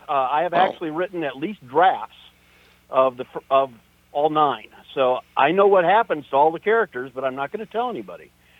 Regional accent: Iowa, United States; I have donated some copies to Kendall Young, That's my hometown library. I spent many an evening at Kendall Young Library during my school days.

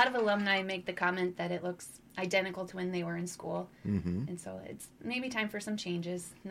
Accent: Duncombe, Iowa, United States; I grew up in Duncombe. And I graduated from Webster City. I went to AIB College after that. And I came back and married

